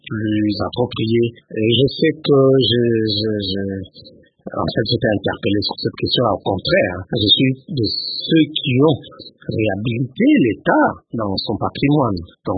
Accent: Kananga, Kasaï-Central, DR Congo; Moi, je suis né à Kananga, grandi à Kananga, quand j'étais enfant de la ville et de la province. Et comme je vous ai dit, je suis d'une très grande famille. J'ai des relations dans toute la province.

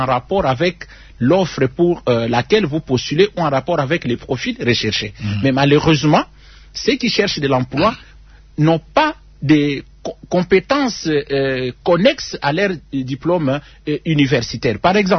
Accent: DR Congo; nous avons lu la Constitution qui nous donne, nous, les droits, en tant que Congolais, d'aider la nation avec notre expertise.

